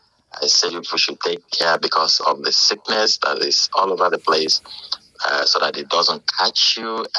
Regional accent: Nigeria; I'm from Nigeria.

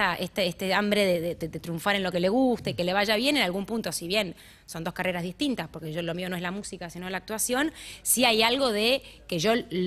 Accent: Pilar, Buenos Aires Province, Argentina; Tengo muchos amigos en Pilar, yo soy de Pilar de toda la vida

